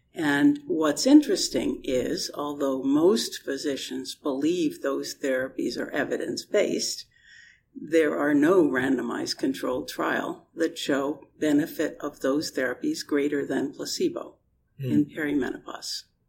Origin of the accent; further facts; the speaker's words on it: Canada; I'm Canadian and not British.